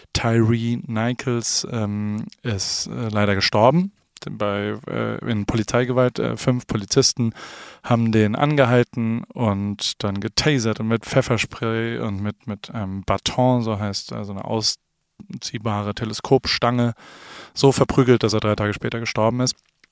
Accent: Germany; now in United States; Ich bin kein Amerikaner, ich bin Deutscher hier zu Gast, ich bin Alien, so ist mein Fachbegriff, auch ein Legal Alien.

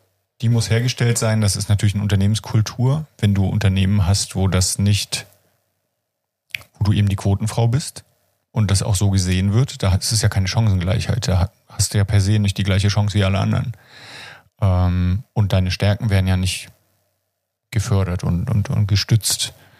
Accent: East Germany, Germany; weil ich das als Ostdeutscher genauso mitgekriegt habe.

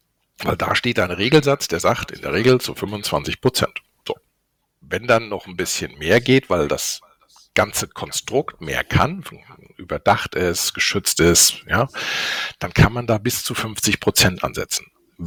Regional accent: Hesse, Germany; ich komme aus dem Rhein-Main-Gebiet

